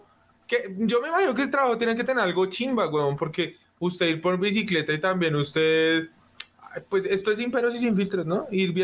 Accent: Argentina; now in Argentina?; Acá, cuando yo recién llegué de Argentina, yo pues no sabía qué ponerme a hacer y yo fui y me compré un poco de peluches y me puse a venderlos en la calle.

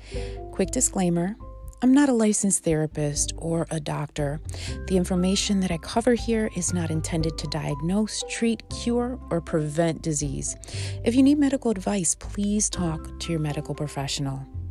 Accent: New York, United States; He's a Texan. I'm a New Yorker.

